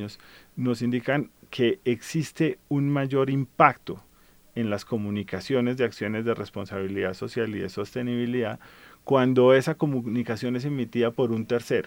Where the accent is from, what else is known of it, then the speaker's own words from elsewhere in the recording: Colombia; a nosotros como colombianos nos costó 0 pesos formar esa persona